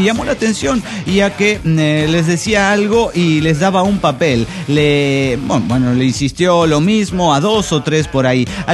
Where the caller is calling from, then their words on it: Chetumal, Quintana Roo, Mexico; de Chetumal, Quintana Roo.